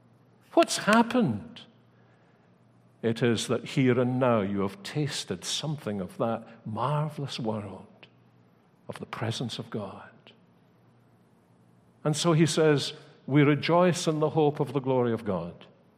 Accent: Scotland, United Kingdom; Hoping that we can all go and play golf, because we're Scottish and everybody in Scotland plays golf.

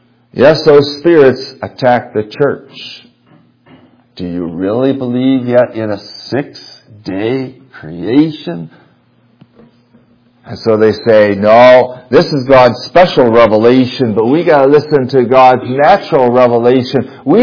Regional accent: Michigan, United States; In the church that I grew up in Michigan

